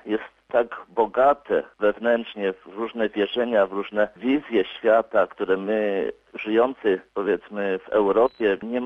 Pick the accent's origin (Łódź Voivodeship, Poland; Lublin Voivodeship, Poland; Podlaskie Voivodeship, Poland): Łódź Voivodeship, Poland; Zuzowy; now in South Africa; Pochodzę z diecezji radomskiej, z parafii Przedbórz, wioska Zuzowy, gdzie wychowywałem się, chodziłem do szkoły i wzrastałem.